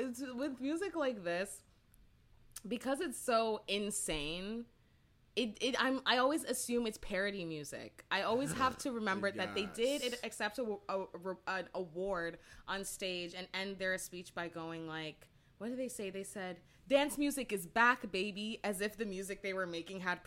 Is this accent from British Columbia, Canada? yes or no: no; Brampton, Ontario, Canada; I grew up in Brampton